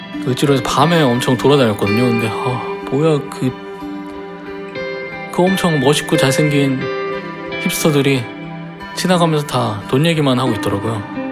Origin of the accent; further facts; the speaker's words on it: Cheongnyangni, Seoul, South Korea; 제 고향이 청량리 근처거든요. 청량리 근처에서 태어나서 10년 동안 살았는데 그래서 거기 추억이 엄청 많아요.